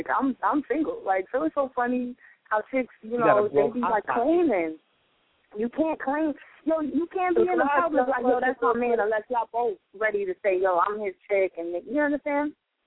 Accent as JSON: {"language": "English", "town": "New York City", "region": "New York", "country": "United States", "said": "Being that she's from Brooklyn and I'm from Harlem, like, at the end of the day, it's that I hang in Brooklyn"}